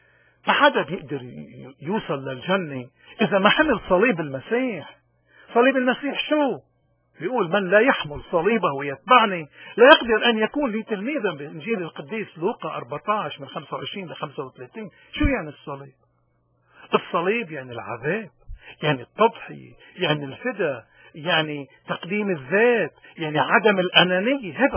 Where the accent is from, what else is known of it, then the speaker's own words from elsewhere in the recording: Lebanon; لأنه نحن لبنانية ما نحكي إلا بالقتل